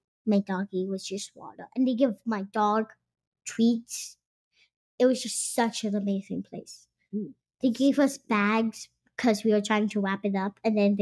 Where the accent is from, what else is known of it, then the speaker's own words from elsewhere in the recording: Maryland, United States; born there; also born or lived in California; I came from, like, two very cold places. I was born in Maryland, moved to California.